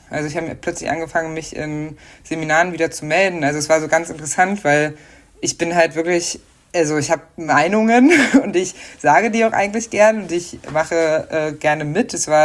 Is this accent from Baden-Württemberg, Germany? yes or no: no; Magdeburg, Saxony-Anhalt, Germany; Und ich bin aufgewachsen in Magdeburg